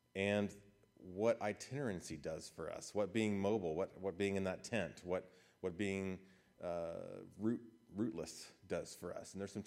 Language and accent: English; the South, United States; I grew up in houses that even when they were small, I grew up in the South, we had a separate family room and living room.